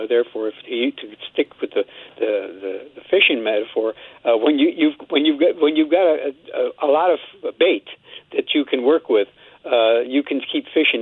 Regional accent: New York, United States; when I go back up to my hometown in upstate New York, when I talk to people back there

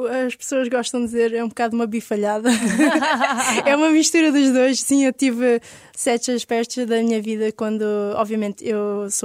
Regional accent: Corteira, Algarve, Portugal; now in Sines, Portugal; Eu cresci no Algarve, cresci em Corteira e surfava lá, mas a consistência de ondas é muito pouca durante o ano todo. Então eu acabei por me mudar para Sines. Neste momento eu vivo em Sines

